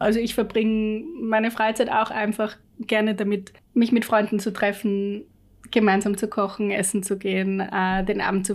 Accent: Vienna, Austria; Ich bin in Wien aufgewachsen, habe hier gewohnt, habe gearbeitet und meine eigene Wohnung gehabt und bin dann plötzlich für meinen Master habe ich ein Jahr auf einer Campus-Uni gewohnt und dann eben in London.

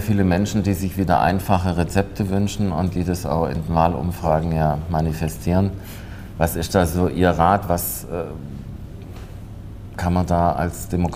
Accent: Tübingen, Baden-Württemberg, Germany; Ich komme aus Tübingen

